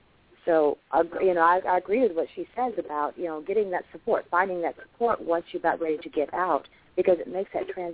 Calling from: Nashville, Tennessee, United States; I'm calling from Nashville, Tennessee.

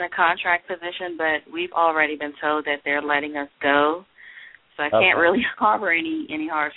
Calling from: Maryland, United States; from Maryland.

